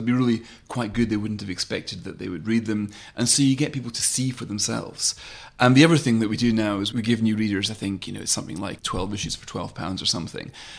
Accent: Scotland, United Kingdom; I've often thought that it's the closest thing that England has to a national magazine, and I say that as a Scot.

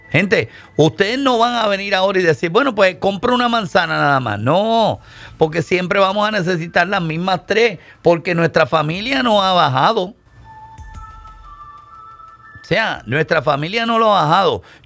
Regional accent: Puerto Rico; Y como yo soy puertorriqueño y me como la R y la L

